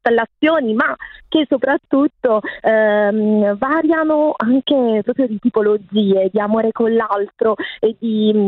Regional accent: Basilicata, Italy; appunto io sono lucana

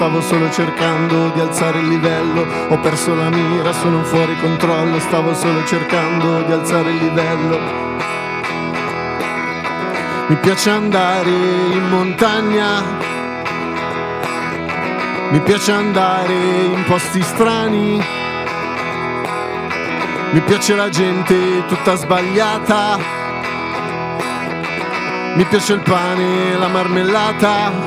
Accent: Milan, Lombardy, Italy; io sono di Milano. Sono nato qua

